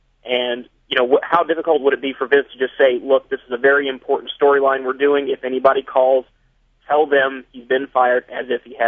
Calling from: Myrtle Beach, South Carolina, United States; in Myrtle Beach.

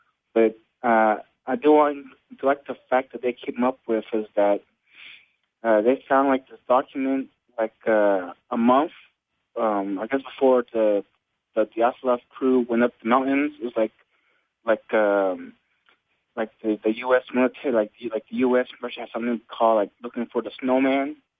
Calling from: Dallas, Texas, United States; … from Dallas, Texas.

